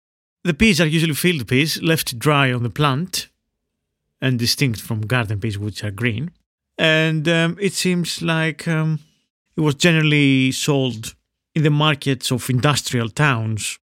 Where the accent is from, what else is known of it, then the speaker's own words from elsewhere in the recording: Veria, Central Macedonia, Greece; And in my hometown of Veria, which is North Greece